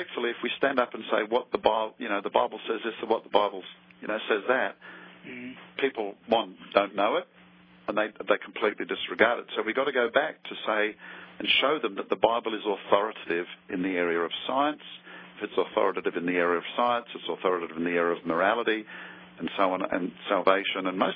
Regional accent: Australia; my home country of Australia

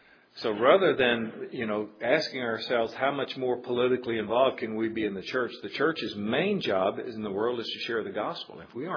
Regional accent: Osceola, United States; now in Chicago, United States; I clearly remember growing up in Osceola

